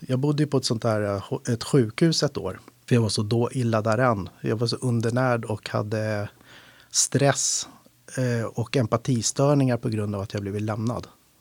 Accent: Chile; now in Sweden; Just Chile är ju det som jag kan relatera till eftersom jag är från Chile då.

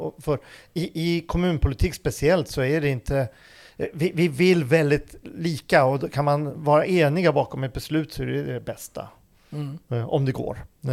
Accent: Tyresö, Stockholm County, Sweden; Nej, men jag är född och uppvuxen här i Tyresö.

